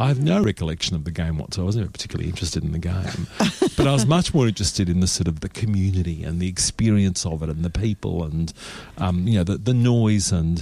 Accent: Footscray, Victoria, Australia; So I grew up in Footscray.

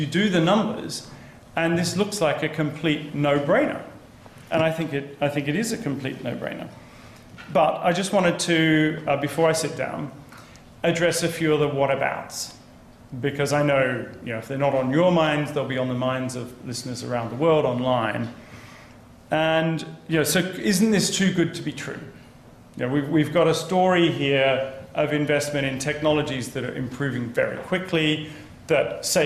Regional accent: Australia; now in United Kingdom; I'm Australian originally

